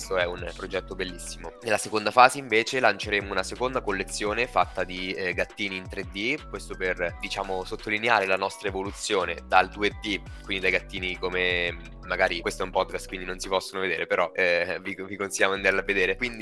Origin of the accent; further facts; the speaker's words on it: Marche, Italy; noi founder siamo italianissimi, veniamo dalle Marche